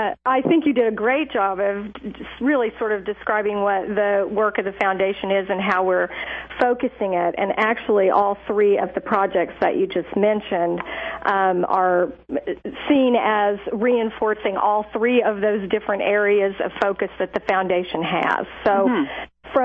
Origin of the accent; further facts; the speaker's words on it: Oklahoma, United States; We attended church. I grew up in Oklahoma and went to a Methodist church growing up.